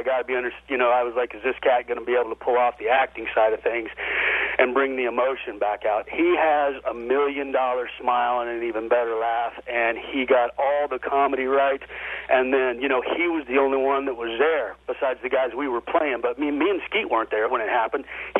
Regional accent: Oklahoma, United States; But, you know, just growing up in Oklahoma, you're influenced by that kind of music. Some of the best in the world have come out of there.

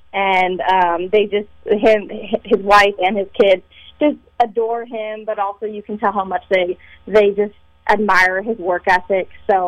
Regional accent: Green Bay, Wisconsin, United States; Well, I grew up in Green Bay, and the Packers have never been on Hard Knocks

